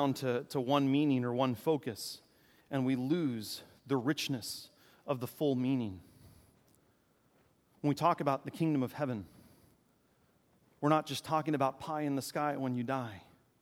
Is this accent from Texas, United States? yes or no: yes; Texas, United States; I grew up in Southeast Texas, and every year we drove to either Florida or South Carolina to visit family.